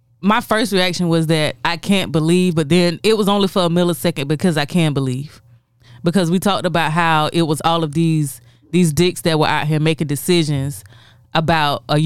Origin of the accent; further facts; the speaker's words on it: the South, United States; I'm definitely from the South.